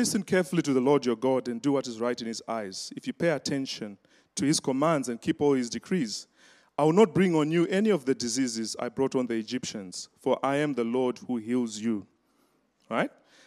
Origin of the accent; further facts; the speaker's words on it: Zimbabwe; "Where did you say you are from again?" I said, "I'm from Zimbabwe."